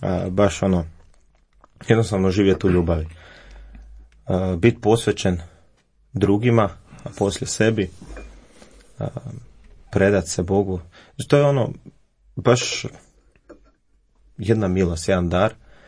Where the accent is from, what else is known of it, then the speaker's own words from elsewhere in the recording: Zagreb, City of Zagreb, Croatia; imam 22 godine, dolazim iz Zagreba